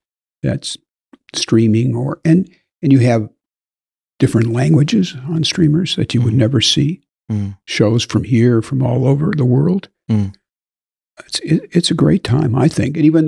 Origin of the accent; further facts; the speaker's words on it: Detroit, Michigan, United States; When I started, there were 3 TV channels in my hometown in Detroit. That was it.